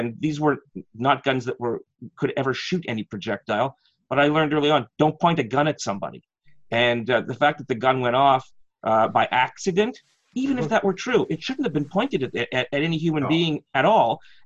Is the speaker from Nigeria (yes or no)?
no; Canada; It's disheartening for me as a Canadian to know that there is a pocket of our society where they would side with somebody who shouldn't.